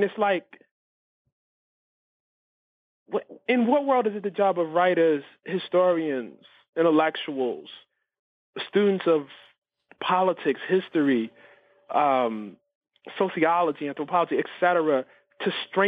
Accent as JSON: {"language": "English", "country": "United States", "said": "I'm an American, so I write about America"}